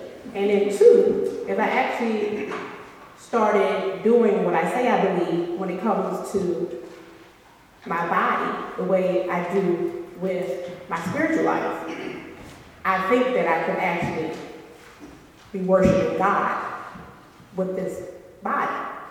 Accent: Atlantic City, New Jersey, United States; I'm from Atlantic City.

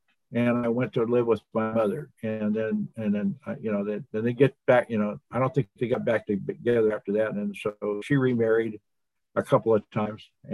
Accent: Oakland, California, United States; born there; And I was born in Oakland, California at the Naval Hospital.

